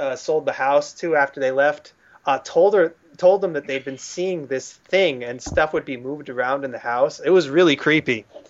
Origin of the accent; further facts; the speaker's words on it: Michigan, United States; born there; When I lived in Michigan, I was born in Michigan, and a house I lived there in for 5 years